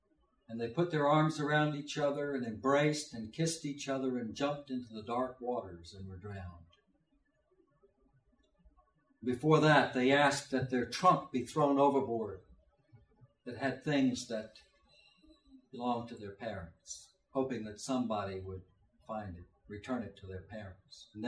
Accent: Reedsville, United States; I was brought up over here in Reedsville

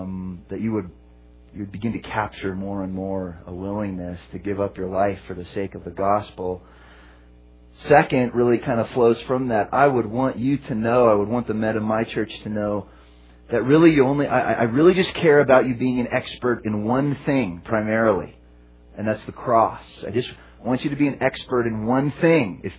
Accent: California, United States; I was from California. She was from Ohio.

